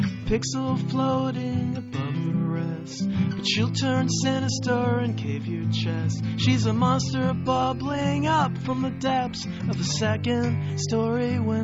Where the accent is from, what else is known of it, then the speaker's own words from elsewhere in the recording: Boston, Massachusetts, United States; now in Los Angeles, United States; Yeah, I grew up in Boston.